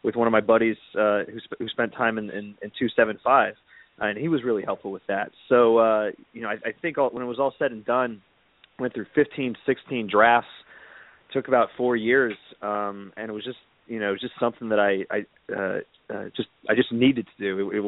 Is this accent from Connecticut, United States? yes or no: no; Nevada, United States; also born or lived in Honolulu; now in New York, United States; You know, I'd moved to New York, as Toby mentioned. You know, I'm originally from Nevada. The biggest city I'd lived in before was Honolulu